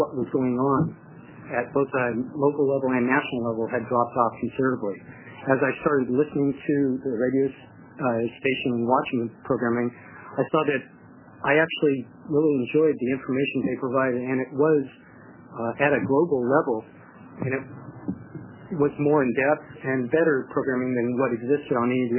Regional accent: Beaverton, Oregon, United States; I'm from Beaverton.

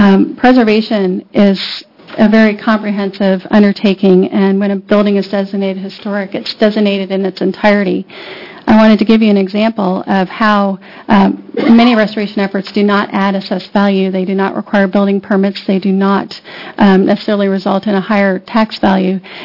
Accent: Albany, Oregon, United States; I'm from Albany, Oregon.

